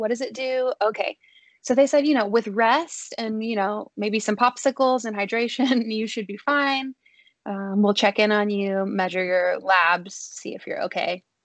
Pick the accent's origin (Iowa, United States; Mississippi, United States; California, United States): Mississippi, United States; And so I grew up in Mississippi, and I was in college in Tennessee.